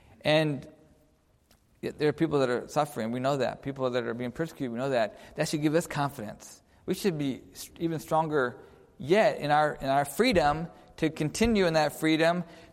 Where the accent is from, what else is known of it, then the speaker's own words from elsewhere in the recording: Lansing, Michigan, United States; When I was in Lansing, Michigan, I grew up in Lansing, Michigan, and as a teenager, helped with some of the ministries there.